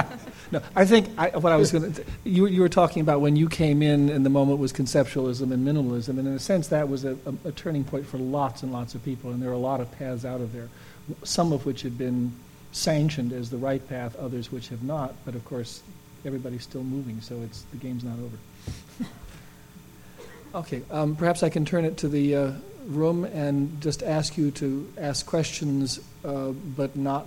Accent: Chicago, Illinois, United States; and since I'm a Chicagoan, I can say this, is that Chicagoans have a very high tolerance for things that other people have a low tolerance for.

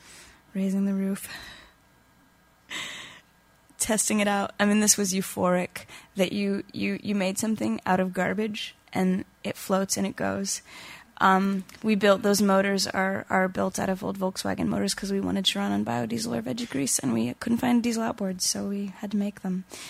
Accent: Florida, United States; I'm from Florida, and I grew up near the ocean

